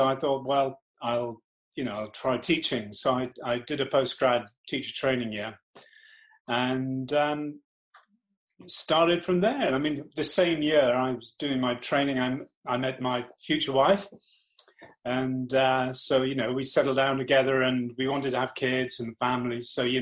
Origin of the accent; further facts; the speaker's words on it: North East England, United Kingdom; I grew up in the Northeast. I went down to London to art school.